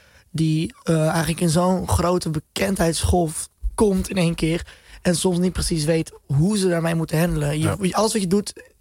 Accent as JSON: {"language": "Dutch", "town": "Amsterdam", "region": "North Holland", "country": "Netherlands", "tie": "born there", "said": "Nee, ik ben in Amsterdam-West geboren."}